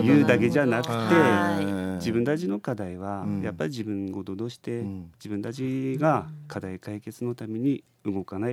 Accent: Goshogawara, Aomori, Japan; 生まれも育ちも五所川原市で

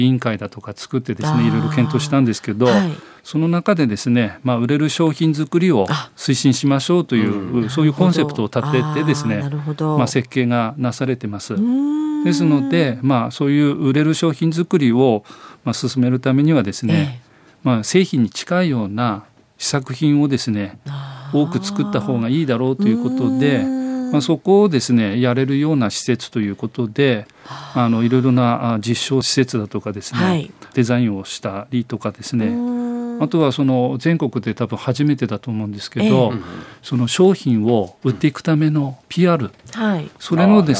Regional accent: Aomori, Japan; 生まれも育ちもですね、はい、青森市です。

